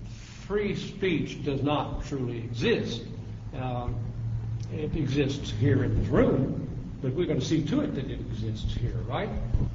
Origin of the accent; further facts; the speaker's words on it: Arkansas, United States; also born or lived in Memphis, Tennessee; I come from Arkansas. I was born in Memphis, Tennessee, pretty close to where the Klan was supposedly organized.